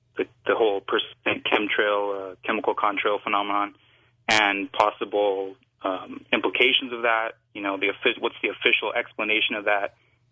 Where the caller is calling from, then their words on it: Bend, Oregon, United States; I'm calling here from Bend, Oregon.